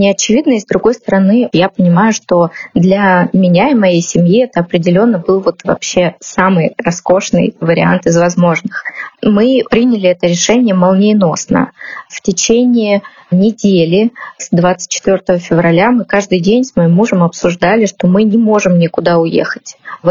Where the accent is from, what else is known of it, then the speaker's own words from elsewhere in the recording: Russia; moved away as an adult; Мы улетели из России по политическим причинам.